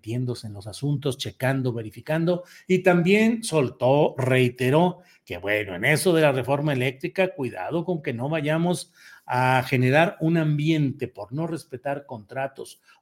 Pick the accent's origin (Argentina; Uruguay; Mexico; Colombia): Mexico; Torreón, Coahuila; saludos desde el meritito Torreón. Torreón, Coahuila, mi tierra natal.